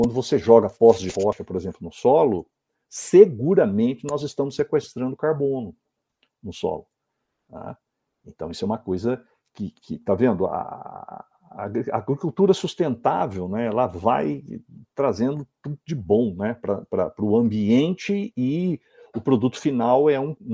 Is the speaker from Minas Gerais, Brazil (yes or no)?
yes; Minas Gerais, Brazil; eu, como bom mineiro que sou, né?